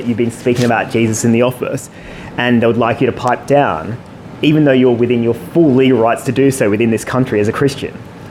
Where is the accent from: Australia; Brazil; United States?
Australia; As I've just said, I am from Australia